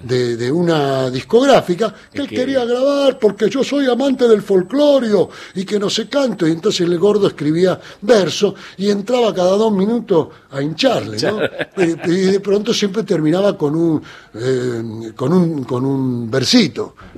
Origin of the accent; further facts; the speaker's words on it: Argentina; also born or lived in Italy; Aunque yo soy argentino y mi hermana vino muy chica. O sea, somos más argentinos que italianos.